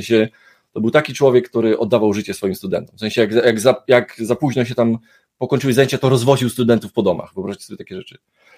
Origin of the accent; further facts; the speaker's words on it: Tarnobrzeg, Subcarpathian Voivodeship, Poland; pochodzę z mniejszego miasta, pochodzę z Tarnobrzegu